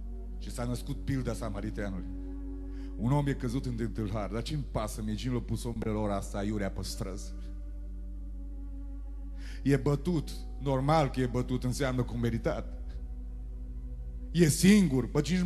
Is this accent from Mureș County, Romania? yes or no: yes; Sovata, Mureș County, Romania; Eu vin din Sovata.